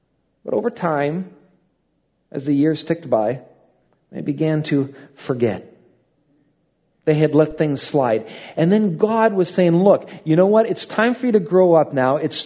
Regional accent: Iowa, United States; Now, if you're a farmer, and I'm from Iowa, I know why that's good counsel just in farming.

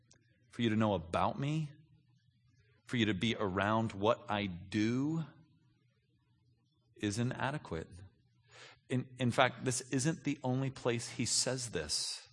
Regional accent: California, United States; I grew up in the Bay Area, and so I am not a Cowboys fan.

